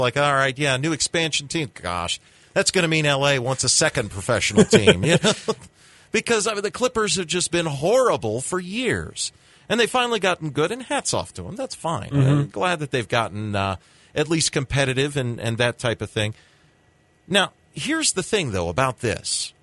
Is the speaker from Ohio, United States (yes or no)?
yes; Ohio, United States; I grew up in Ohio. I went to Cincinnati Reds games all my life.